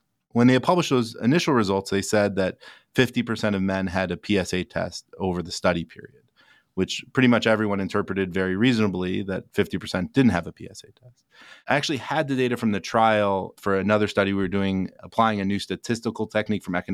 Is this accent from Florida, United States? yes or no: no; Cleveland, Ohio, United States; So I grew up in Cleveland, actually a few houses from where I live now